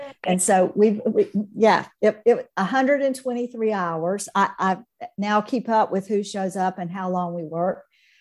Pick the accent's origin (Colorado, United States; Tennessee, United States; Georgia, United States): Georgia, United States; I'm a redneck from South Georgia.